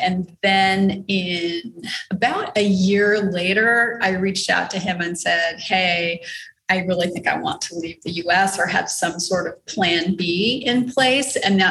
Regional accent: United States; I'm from the United States

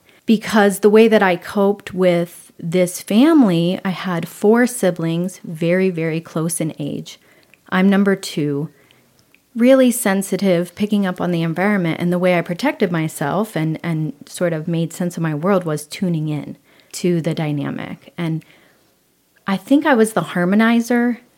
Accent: Ohio, United States; I grew up in Ohio, in a really small town, and I am number two of five.

